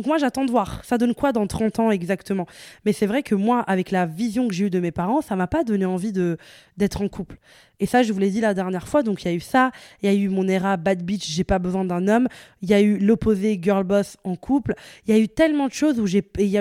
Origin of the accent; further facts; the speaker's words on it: Italy; now in Brussels, Belgium; j'ai grandi en Italie et puis je suis venue à Bruxelles avec ma famille.